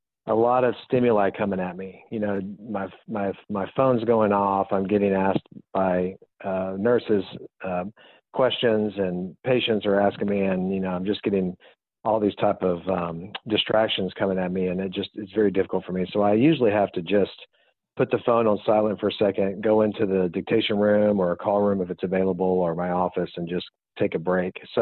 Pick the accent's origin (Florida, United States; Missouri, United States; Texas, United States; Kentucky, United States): Texas, United States; Houston; I think that's just from growing up in Houston and having fans always going on because it was so darn hot.